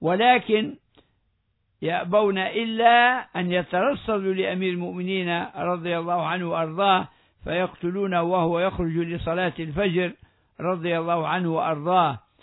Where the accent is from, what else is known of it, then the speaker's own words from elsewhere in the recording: Libya; ونحن نعيش اليوم في بلادنا العربية بشكل عام وفي بلادنا ليبيا خاصة وعلى وجه الخصوص في عاصمتنا عاصمة ليبيا